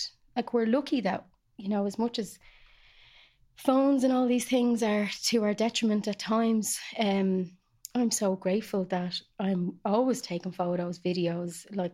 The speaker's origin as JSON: {"language": "English", "country": "Ireland", "tie": "born or raised there", "said": "growing up in Ireland. And, you know, it was 1980 when I was born."}